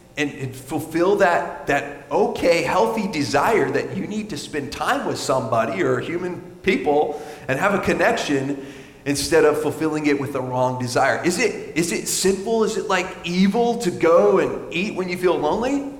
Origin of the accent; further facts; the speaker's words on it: the South, United States; I'm from the South, and my family is from the South, and they fry everything, you know, in the whole world